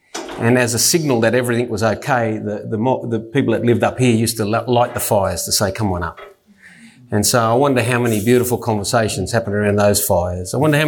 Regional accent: Collarenebri, New South Wales, Australia; I'm originally from down, as I said, if you heard in the main thing, I was born in Moree but raised in a much smaller town called Collarenebri.

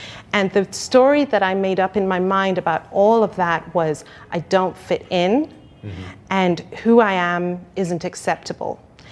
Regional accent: Wales, United Kingdom; accent: Welsh; I grew up in Wales. I was born in Wales, and I had a Welsh accent in the beginning of my life. thankfully, it's gone now. But I grew up as a Black Muslim girl in a predominantly white space

